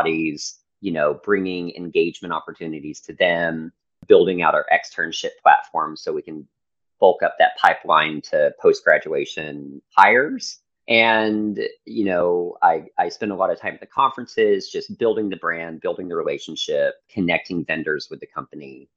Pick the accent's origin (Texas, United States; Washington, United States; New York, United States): Texas, United States; At the time, growing up in Texas, I was not someone who went to tech school